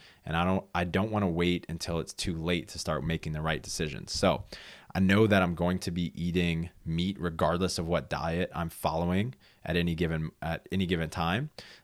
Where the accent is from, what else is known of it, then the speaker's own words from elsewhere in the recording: Louisiana, United States; And at the time, I grew up in Louisiana. I didn't even know a single vegetarian, much less consider it.